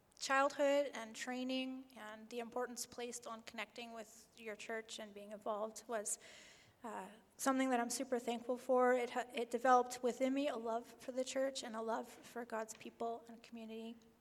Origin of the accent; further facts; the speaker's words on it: Prince George, British Columbia, Canada; born there; I was born here in Prince George. I come from a family of 5 children, 4 older brothers.